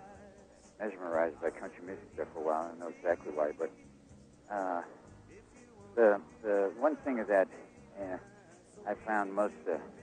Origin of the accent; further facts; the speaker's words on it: San Francisco, California, United States; In San Francisco.